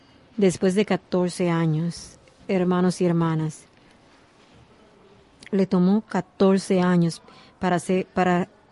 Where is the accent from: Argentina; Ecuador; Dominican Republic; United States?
United States; Alabama; Yo crecí en Alabama, una de las ciudades más racistas en América.